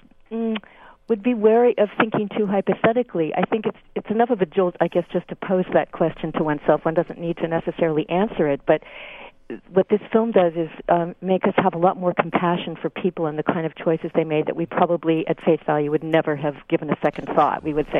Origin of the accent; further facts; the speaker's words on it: San Francisco, California, United States; I'm a big fan of KLW. I'm from San Francisco.